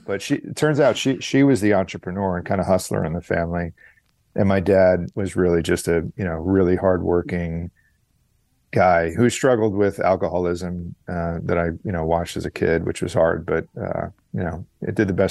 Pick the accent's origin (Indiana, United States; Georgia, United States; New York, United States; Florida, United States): New York, United States; Yeah, that's right.